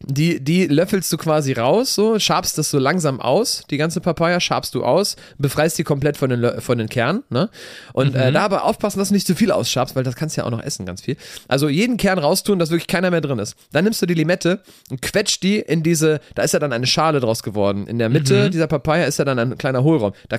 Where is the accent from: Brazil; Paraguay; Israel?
Brazil; als Brasilianer